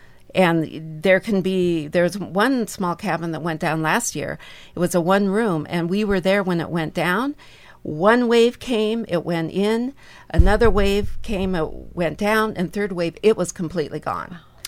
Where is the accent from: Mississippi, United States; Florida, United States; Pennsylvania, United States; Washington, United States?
Washington, United States; Raymond; Well, I grew up in Raymond, which is 30 miles south.